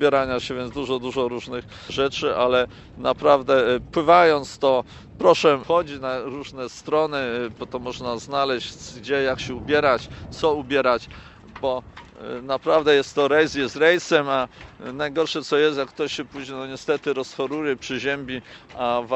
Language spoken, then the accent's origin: Polish; Silesian Voivodeship, Poland; no i to jestem ze Śląska